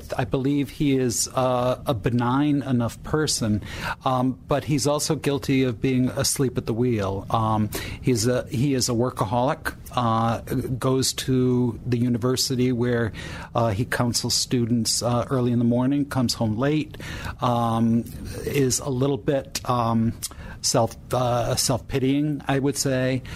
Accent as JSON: {"language": "English", "town": "Norwich", "region": "Connecticut", "country": "United States", "tie": "born or raised there", "said": "who grew up in my hometown of Norwich, Connecticut."}